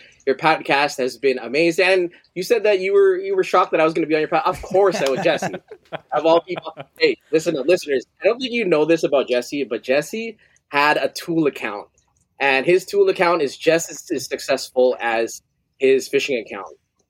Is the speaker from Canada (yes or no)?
yes; Canada; I'm Filipino Canadian.